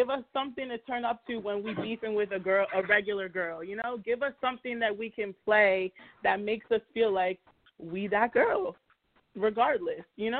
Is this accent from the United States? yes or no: yes; New York, United States; Like, I'm from New York, like, I didn't really know much about Suki